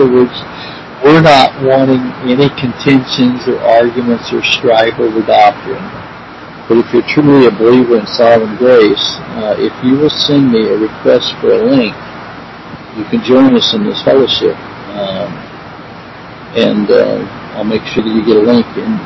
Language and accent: English; Pineville, Missouri, United States; And I'm from Pineville, Missouri, and they're from Vancouver